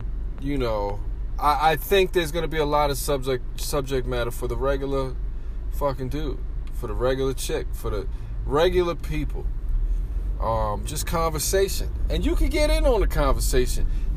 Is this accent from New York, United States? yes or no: yes; New York City, New York, United States; now in Connecticut, United States; I'm a Bronx dude. My family's from the South, but I'm born and raised in the Bronx. And moving to Connecticut was a bit of an eye-opening experience.